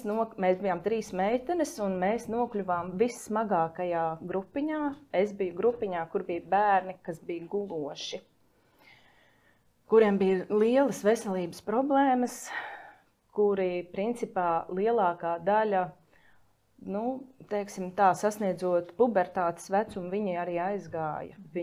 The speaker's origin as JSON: {"language": "Latvian", "region": "Riga", "country": "Latvia", "said": "es esmu rīdziniece."}